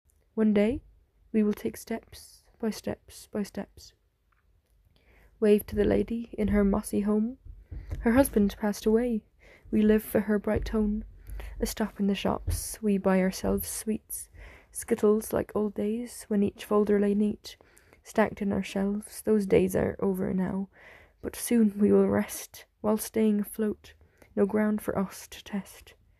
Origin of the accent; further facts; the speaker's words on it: County Kerry, Ireland; I'm 16 years old and I'm from Kerry in Ireland.